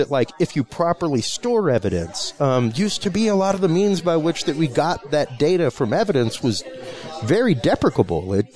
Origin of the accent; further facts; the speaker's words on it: Austin, Texas, United States; I live in Austin. I'm from Austin.